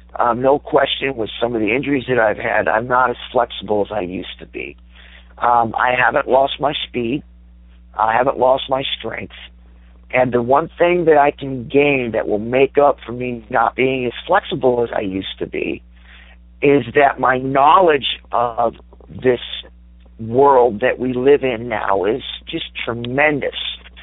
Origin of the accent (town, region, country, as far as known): Susanville, California, United States; born or raised there